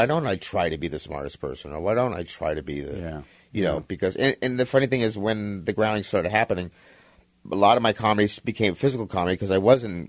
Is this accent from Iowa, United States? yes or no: no; Mount Baldy, California, United States; I came from Mount Baldy in Southern California and up in the cabin world. And my mom and stepdad raised me and they studied Buddhism.